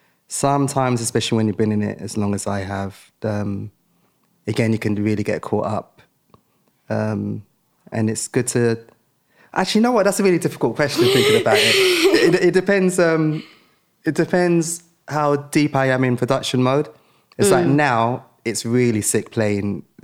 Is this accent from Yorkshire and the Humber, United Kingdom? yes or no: no; Tottenham, London, United Kingdom; I grew up in Tottenham, in an estate around Tottenham, and my big dream was just to get out of that and travel the world